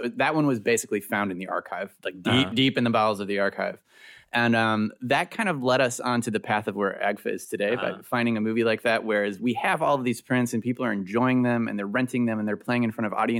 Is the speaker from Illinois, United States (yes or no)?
yes; Chicago, Illinois, United States; I grew up in Chicago. And then in the suburb of Chicago Heights where we lived